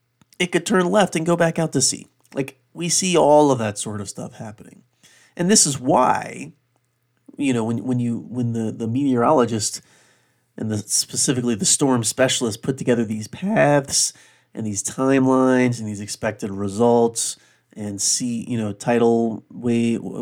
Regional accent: East Coast, United States; growing up in the East Coast, I can tell you, for any LA listeners that are listening to this

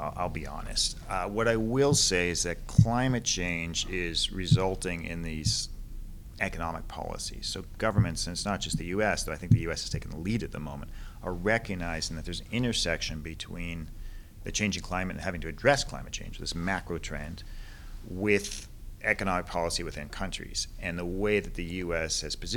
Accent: Canada; Even the countries that are colder, you know, I'm from Canada originally

